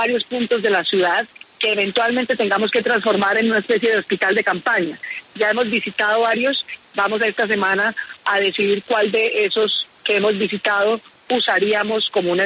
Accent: Colombia; yo, como cualquier colombiana

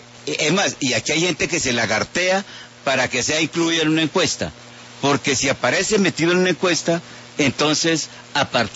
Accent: Chaparral, Tolima, Colombia; como en mi infancia en Chaparral, eso se hizo el 1 de diciembre del 57

